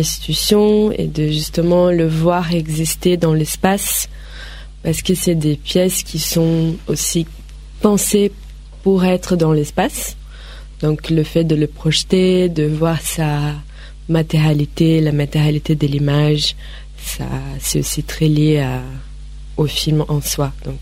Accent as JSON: {"language": "French", "country": "Brazil", "lives_now": "France", "said": "moi je viens du Brésil, c'est un pays où il fait beaucoup de soleil. Et je viens en France, je vis en France maintenant"}